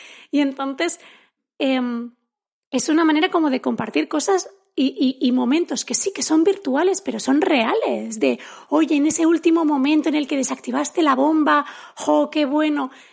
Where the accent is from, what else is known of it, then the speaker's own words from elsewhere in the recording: Barcelona, Catalonia, Spain; A ver, también te digo, crecí en Barcelona en los 90.